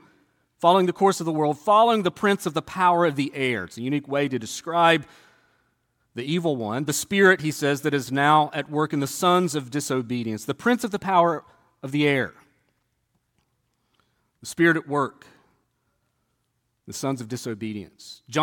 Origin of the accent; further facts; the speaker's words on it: the South, United States; You'd never know I'm from the South.